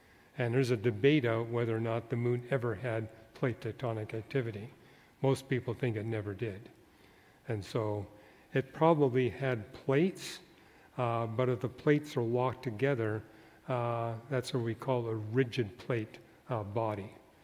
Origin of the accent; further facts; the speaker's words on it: Canada; now in United States; I came from Canada to Southern California.